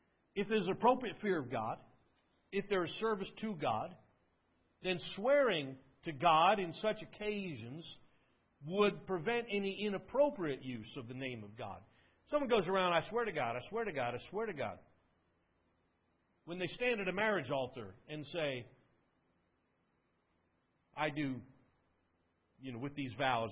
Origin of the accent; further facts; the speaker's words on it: New Jersey, United States; I come from New Jersey, upstate New Jersey, Essex County, Bergen County, right across the Hudson River. You can see the New York City skyline from where I grew up as a kid.